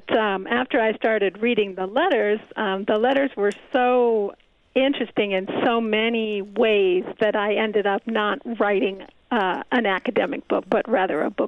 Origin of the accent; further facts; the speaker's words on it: Rockford, Illinois, United States; Well, I grew up in Rockford, Illinois, and so that's how I came to do that.